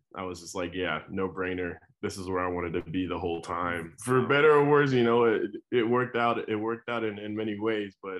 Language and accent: English; Colorado, United States; coming from a Colorado high school, growing up in Colorado and then going to the University of Colorado